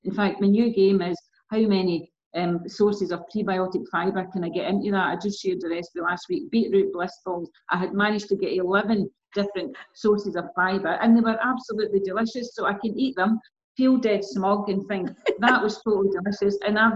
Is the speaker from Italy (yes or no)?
no; Wishaw, Scotland, United Kingdom; I mean, I grew up in Wishaw, and you know, when I was young, you only got salads in the summer.